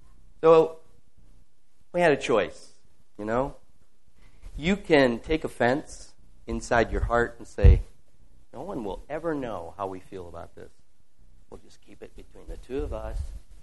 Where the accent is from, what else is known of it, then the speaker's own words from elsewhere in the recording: Michigan, United States; I came from Michigan originally.